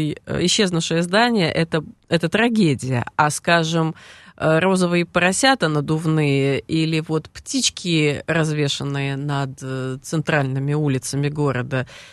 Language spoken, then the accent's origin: Russian; Moscow, Russia; Поражает именно как коренную москвичку.